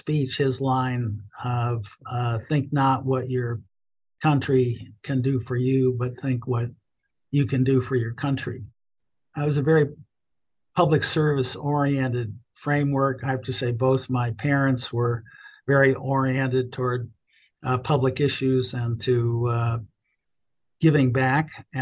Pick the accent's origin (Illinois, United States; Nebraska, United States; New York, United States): Illinois, United States; Chicago; I grew up on the south side of Chicago. I went to public school, primary school and high school.